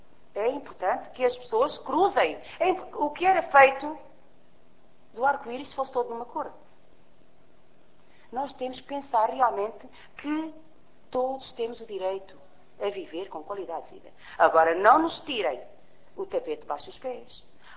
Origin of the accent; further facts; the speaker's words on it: Portugal; Sou cigana, sim, mas sou portuguesa. Antes de cigana, sou portuguesa.